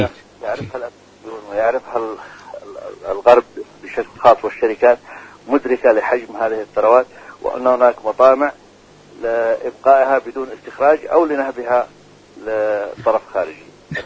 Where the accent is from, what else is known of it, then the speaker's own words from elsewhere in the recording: Yemen; فيجب أن نقف نحن كيمنيين مع مصلحة بلدنا ومصالحنا الوطنية